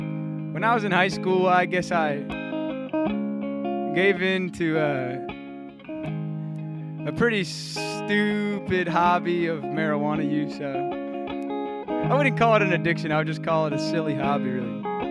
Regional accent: Springfield, Virginia, United States; Yes, we grew up in Springfield, Virginia together. I've known these guys since we were in seventh grade.

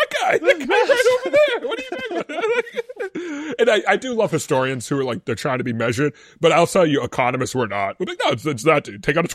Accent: Massachusetts, United States; Like, I'm from Massachusetts.

